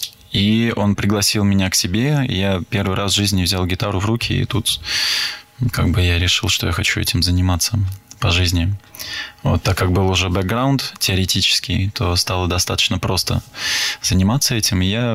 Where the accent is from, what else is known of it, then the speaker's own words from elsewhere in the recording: Paris, Île-de-France, France; я и француз, и русский одновременно, потому что я родился и вырос в Париже, но так как мама моя русская, отец француз, она хотела, чтобы я получил русский язык, русскую культуру